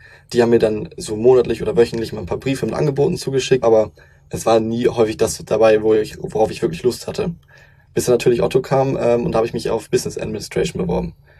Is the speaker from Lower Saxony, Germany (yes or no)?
yes; Lower Saxony, Germany; also ich komme aus Niedersachsen, 13 Jahre dann zur Schule gegangen sind.